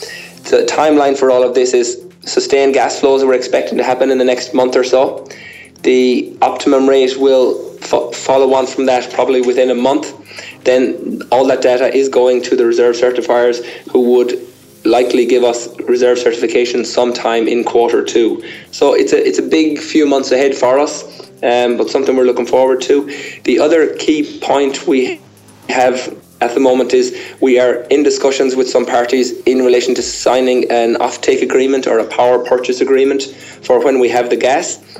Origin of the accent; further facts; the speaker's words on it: Ireland; also born or lived in Australia; I'm originally from Ireland, a bean counter who ended up in Island Gas in Australia, and I've relocated back to this side of the world again since we listed on AIM.